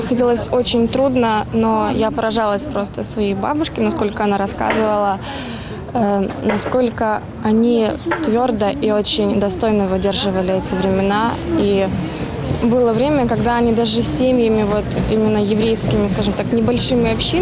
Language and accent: Russian; Luhansk Oblast, Ukraine; moved away; А сейчас, поскольку мы приехали из Луганской области, сейчас не совсем получилось так же стоять.